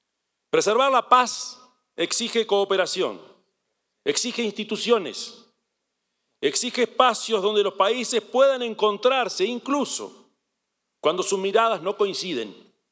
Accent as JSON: {"language": "Spanish", "country": "Uruguay", "said": "es coherente con una convicción que forma parte de nuestra identidad como uruguayo"}